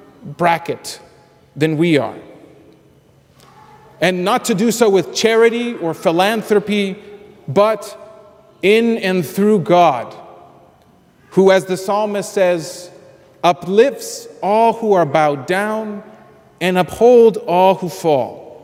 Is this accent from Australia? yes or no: no; Reynosa, Tamaulipas, Mexico; now in United States; Growing up in Reynosa, Mexico